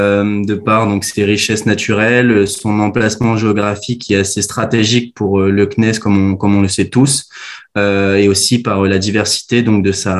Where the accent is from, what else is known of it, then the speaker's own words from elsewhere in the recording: Kourou, French Guiana, France; Parce que je suis guyanais, étant né à Kourou, c'était important pour moi, même à 7 000 km du département, de continuer à mettre en avant la Guyane.